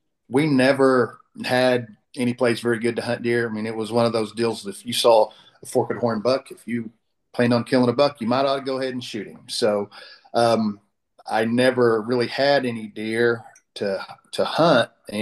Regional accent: Beggs, Oklahoma, United States; now in Tulsa, United States; I'm from Beggs, Oklahoma, about 30 miles south of Tulsa.

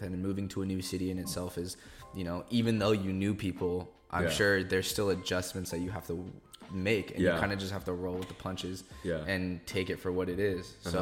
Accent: California, United States; like I'm from the Bay Area, so I can live at home for six months to a year and just save all of my money

